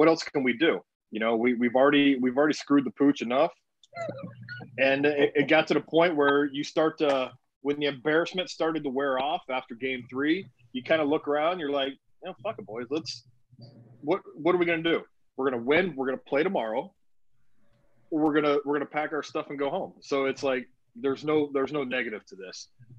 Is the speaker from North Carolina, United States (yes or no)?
no; Houston, Texas, United States; I mean, I grew up in Houston, so I grew up a huge, you know, Astro.